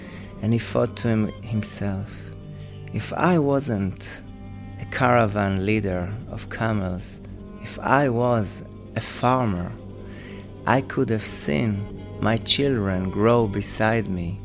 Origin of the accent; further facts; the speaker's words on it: Israel; now in Ireland; Originally, I'm from Israel. So we came about 11 and a half years ago, and we joined the Camp Hill community in County Kilkenny. And we lived in that community for 6 years.